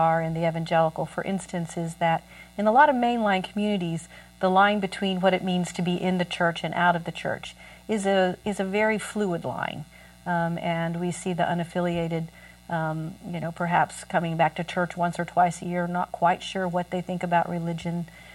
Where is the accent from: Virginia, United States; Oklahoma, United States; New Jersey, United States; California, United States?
Oklahoma, United States; I'm from Oklahoma when I walk through the fields of the small town I grew up in.